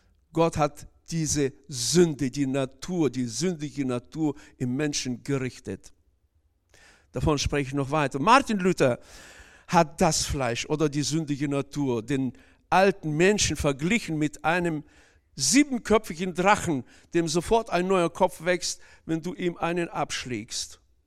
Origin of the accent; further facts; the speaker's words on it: Kazakhstan; now in Germany; Als ich noch jung war, bei uns in Kasachstan, habe ich in einem Betrieb gearbeitet, der war an eine, quasi auf der anderen Seite der Stadt, als da, wo ich gelebt habe.